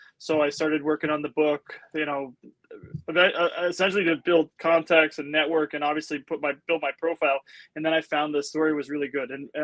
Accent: New Jersey, United States; also born or lived in Connecticut; I'm from New Jersey, but I went to college in Connecticut. I spent 10 years in Connecticut after college.

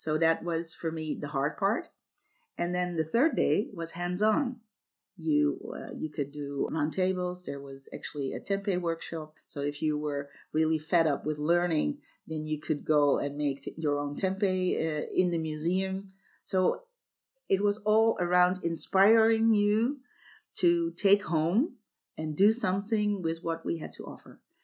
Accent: Amsterdam, North Holland, Netherlands; English is a second language; Well, I am from Amsterdam. We're a delta country.

